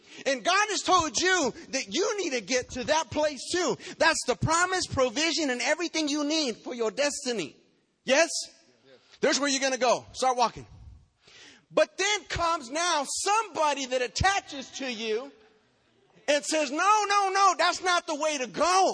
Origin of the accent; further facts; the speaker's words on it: Texas, United States; See, I'm from Texas, y'all.